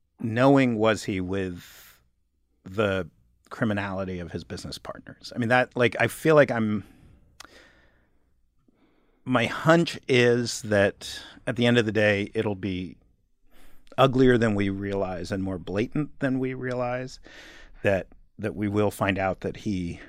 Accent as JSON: {"language": "English", "region": "New York", "country": "United States", "tie": "born or raised there", "said": "just as a kid growing up in New York"}